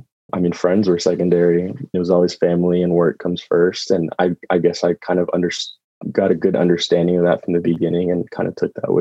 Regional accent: San Antonio, Texas, United States; also born or lived in Kuala Lumpur, Malaysia; I was born in Kuala Lumpur, Malaysia, moved to San Antonio when I was one, so I guess I'm more Texan than anything

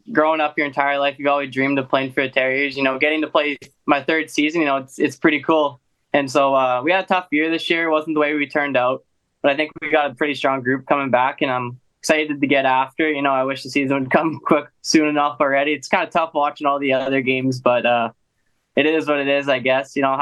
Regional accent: Yorkton, Saskatchewan, Canada; Like, I donated back to my hometown community and, you know, always growing up, kind of playing around Yorkton

